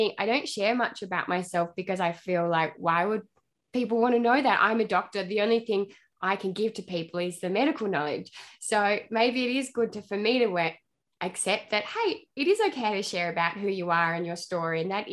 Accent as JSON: {"language": "English", "region": "Tasmania", "country": "Australia", "said": "So I am from Tasmania, but my mum and dad were from like New South Wales and Queensland, but they moved there and started a farm."}